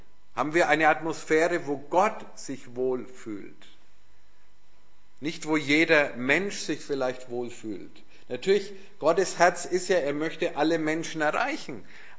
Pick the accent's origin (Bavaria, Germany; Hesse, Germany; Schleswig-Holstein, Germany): Bavaria, Germany; Nuremberg; ich bin aufgewachsen in Nürnberg, das war gar nicht so weit weg von der Grenze, ihr seid hier noch ein bisschen näher, ja, also damals DDR, BRD, aber wir hatten auch Verwandte, gar nicht so weit von hier eigentlich, auf der anderen Seite